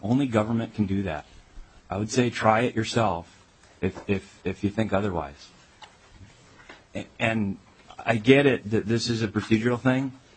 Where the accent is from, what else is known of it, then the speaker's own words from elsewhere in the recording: Hoyt Lakes, Minnesota, United States; I'm from Hoyt Lakes, Minnesota.